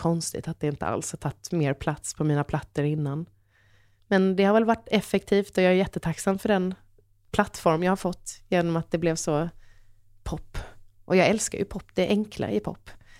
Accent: Halland County, Sweden; jag är en hallänning

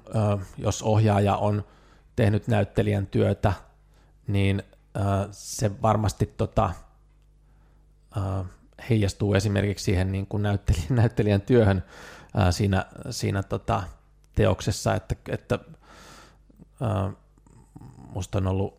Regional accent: Vantaa, Uusimaa, Finland; että pysty lapsena siellä Vantaalla, niin faija toi videokameran viikonloppuisin töistä kotiin

